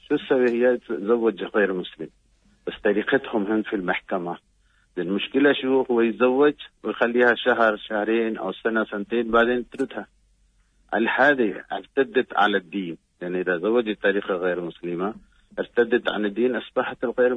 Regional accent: India; Arabic is a second language; عندنا في الهند

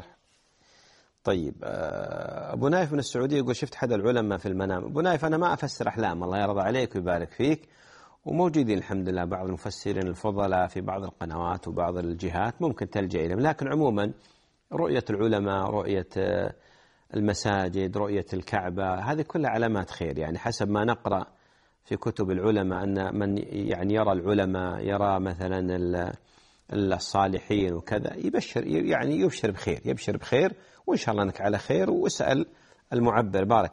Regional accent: United Arab Emirates; لأن عندنا في الإمارات الآن أغلب الإمارات صلاة الجمعة صارت 1:15

